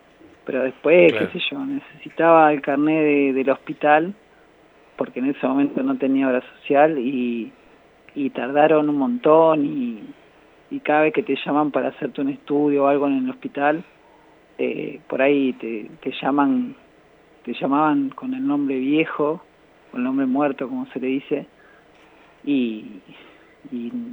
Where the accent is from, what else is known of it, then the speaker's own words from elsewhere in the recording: Caleufú, La Pampa, Argentina; cuando yo era chico, vivía en un pueblo, Caloufú, yo nací en Caloufú, y era muy chiquito y bueno, muy cerrado